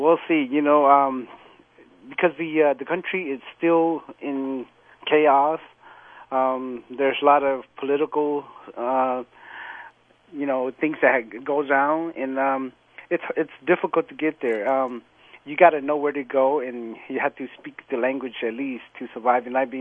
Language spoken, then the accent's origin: English; Fresno, California, United States; also born or lived in Portland / San Diego; I first landed in Portland, Oregon, moved to San Diego, and then I grew up in Fresno, California. Moved back to Fresno, and now moved back to San Diego, and now I'm here.